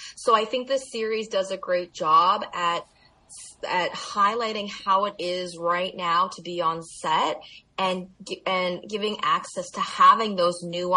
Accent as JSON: {"language": "English", "town": "Windsor", "region": "Ontario", "country": "Canada", "tie": "born or raised there", "lives_now": "Toronto, Canada", "said": "I moved to Toronto and I grew up in Windsor"}